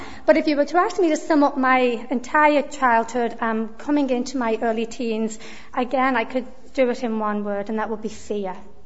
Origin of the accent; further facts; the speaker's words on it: Liverpool, North West England, United Kingdom; accent: mixture; I grew up in the city of Liverpool. I used to be able to say that you could probably tell by my accent, but I have a wee bit of a mixture of an accent now.